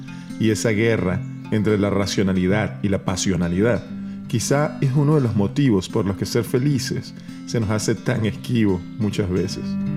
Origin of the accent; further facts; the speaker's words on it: Venezuela; now in United States; soy venezolano y vivo en Estados Unidos. Al igual que millones de personas de todo el mundo, me convertí en inmigrante.